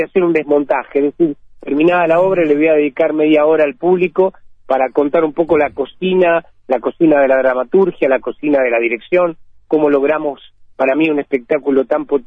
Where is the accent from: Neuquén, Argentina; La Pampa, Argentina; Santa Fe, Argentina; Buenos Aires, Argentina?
Santa Fe, Argentina; Rosario; Muy rosarino, muy. Sí, sí. Es más, tengo que hacer un esfuerzo por no comerme las S y no decir la S.